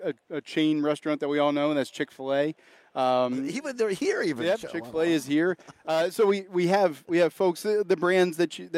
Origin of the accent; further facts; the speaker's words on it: Virginia, United States; now in Wisconsin, United States; So I'm originally from Virginia. Went to school in Virginia, and then my wife is from the Green Bay area. So when we had the opportunity to make a move to Wisconsin, kind of jumped all over it.